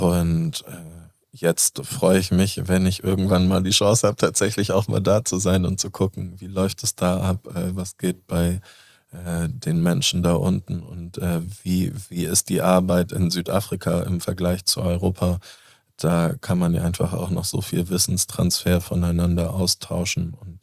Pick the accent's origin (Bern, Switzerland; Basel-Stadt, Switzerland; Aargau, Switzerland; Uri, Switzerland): Basel-Stadt, Switzerland; Basel; Ich komme aus Basel.